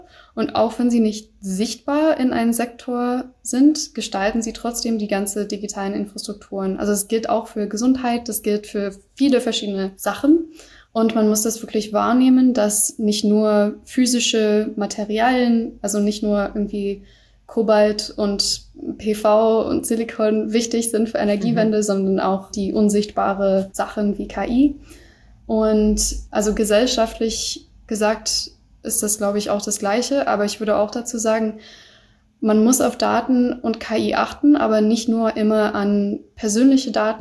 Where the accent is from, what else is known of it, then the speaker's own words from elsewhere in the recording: United States; also ich als Amerikanerin, wissen auch nicht, was im November passieren wird.